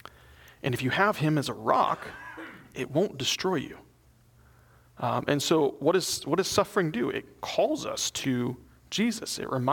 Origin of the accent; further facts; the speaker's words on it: the South, United States; born there; I was born in the South, and I will use that training.